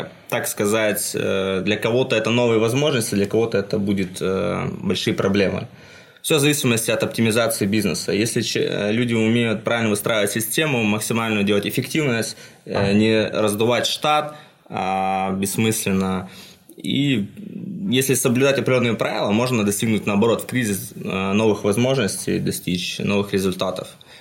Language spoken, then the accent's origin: Russian; Tyumen, Tyumen Oblast, Russia; я из Тюмени.